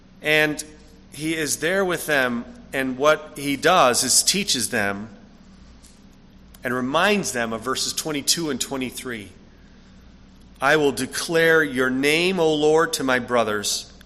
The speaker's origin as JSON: {"language": "English", "country": "United States", "said": "I'm American, but I'm also Frisian from the north of Holland. I'm Dutch. I'm German and more."}